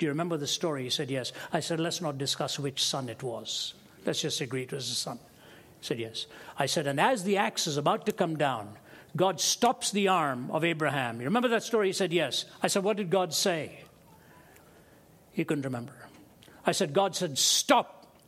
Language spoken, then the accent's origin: English; Delhi, India; also born or lived in Kerala / Chennai; My dad was from Kerala. He spoke Malayalam. My mother was from Chennai. She spoke Tamil. I was raised in Delhi, so I was raised speaking Hindi. I speak Hindi and I speak Tamil. Very comfortable in Hindi, quite comfortable understanding Tamil.